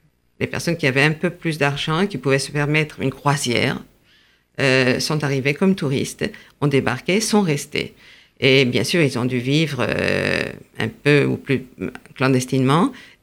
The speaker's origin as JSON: {"language": "French", "country": "France", "moved": "as an adult", "lives_now": "Argentina", "said": "Moi, je suis partie de France à 21 ans. Ah oui, je suis partie parce que je me suis mariée avec un Argentin. Et nous sommes partis vivre en Argentine, puisque c'est là qu'il vivait."}